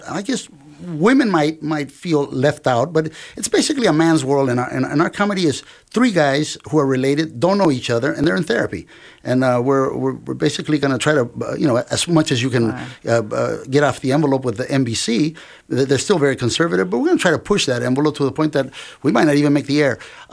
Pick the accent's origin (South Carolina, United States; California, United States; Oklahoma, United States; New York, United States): California, United States; Compton; You know, I grew up in Compton. I think we practically invented it there.